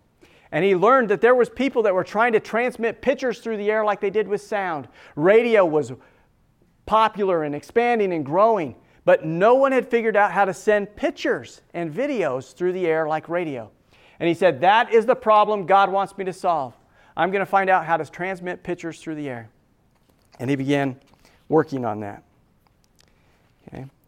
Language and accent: English; Rigby, Idaho, United States; I'm from Rigby, Idaho, the birthplace of television.